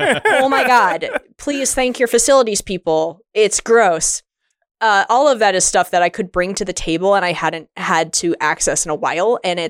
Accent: East Coast, United States; I'm from the East Coast. We're not talking about deep dish pizza.

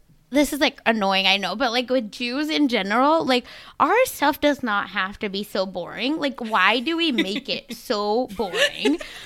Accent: India; now in United States; when I moved to America to see like how holidays have become versus like in where I grew up in India where it wasn't so siloed, right?

